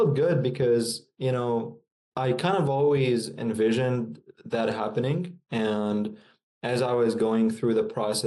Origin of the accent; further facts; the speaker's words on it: Lebanon; now in Amsterdam, Netherlands; I'm originally from Lebanon. I moved to Amsterdam about 4 years ago.